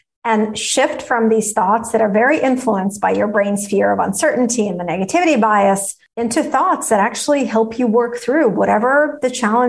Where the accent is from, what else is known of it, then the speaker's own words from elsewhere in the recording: Russia; You know, I grew up in Russia. It was kind of the only way.